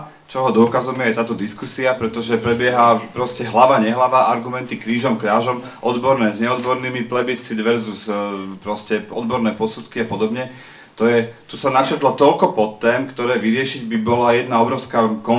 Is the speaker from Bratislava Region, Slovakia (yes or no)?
yes; Bratislava, Bratislava Region, Slovakia; Aj keď som Bratislav, tým, že som Bratislavčan, môžem to povedať.